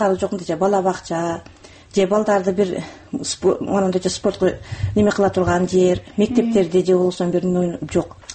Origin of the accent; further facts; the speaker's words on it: Isfara, Sughd, Tajikistan; moved away as an adult; максат мен өзүм Сфарадан болом